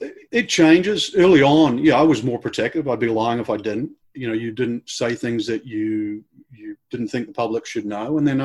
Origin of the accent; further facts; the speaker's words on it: New Zealand; You know, I come from New Zealand, right?